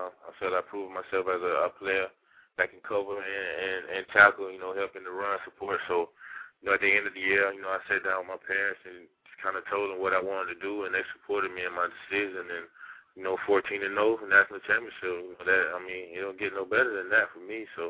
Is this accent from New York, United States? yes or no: no; Macon, Georgia, United States; I'm going to be in Macon, Georgia, my hometown, with family, with the people who supported me through this whole thing, family and friends.